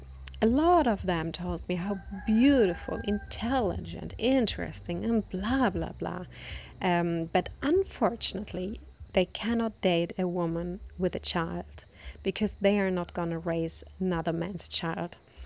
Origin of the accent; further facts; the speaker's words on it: Germany; English is a second language; because I was actually neglected to studying my master's degree in my hometown in Germany